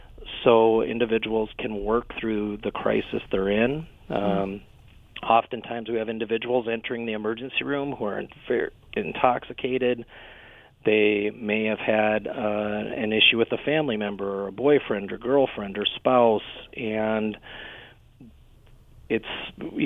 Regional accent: Rapid City, South Dakota, United States; I was born and raised in Rapid City

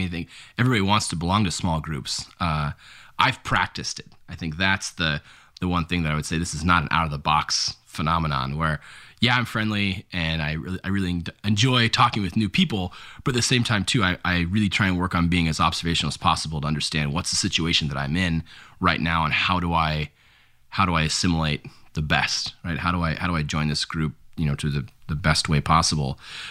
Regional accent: Alaska, United States; born or raised there

